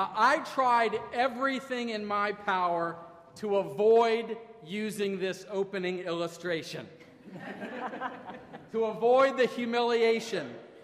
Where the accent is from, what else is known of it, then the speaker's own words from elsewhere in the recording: Dayton, Ohio, United States; When I was a young boy growing up near Dayton, Ohio, we only had, at the time, three television stations to choose from